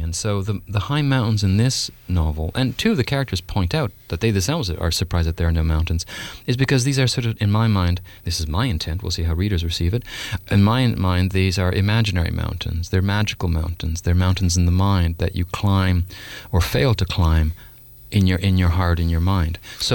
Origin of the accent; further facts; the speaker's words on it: Canada; Well, for 4 years in Canada, I'm Canadian